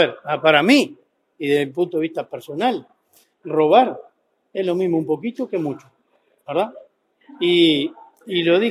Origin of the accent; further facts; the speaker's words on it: Uruguay; yo soy un uruguayo más